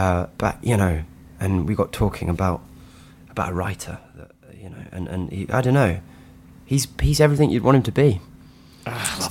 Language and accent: English; United Kingdom; I guess as a British person, you go, whoa, that's something that we made